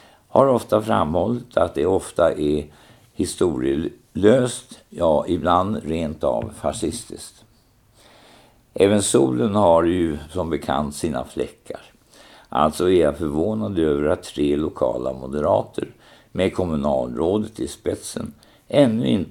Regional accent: Norrland, Sweden; I min norrländska barndom hade jag massor av fastrar, morbröder och andra släktingar.

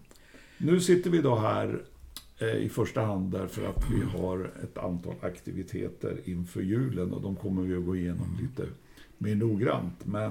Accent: Norrland, Sweden; Kanske hörs på mig också. Vi är norrlänningar.

